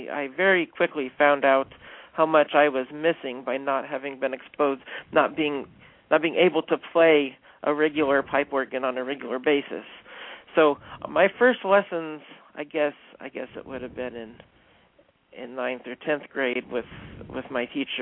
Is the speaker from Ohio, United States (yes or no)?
no; Richardson, Texas, United States; Well, I'm from the Dallas area. I'm from Richardson, actually.